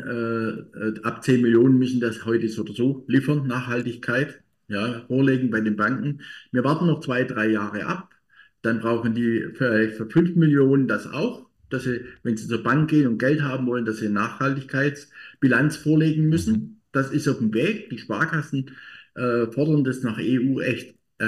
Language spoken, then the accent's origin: German; East Germany, Germany; Ich bin in der DDR aufgewachsen, bin DDR-Kind.